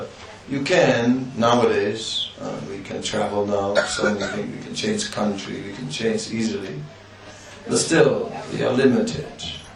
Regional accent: Netherlands; English is a second language; I said, I can swim, I'm from Holland, we can swim.

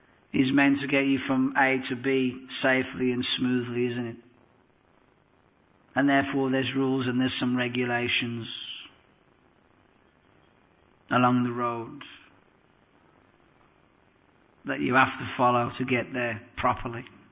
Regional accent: London, United Kingdom; I come from London, not the Congo.

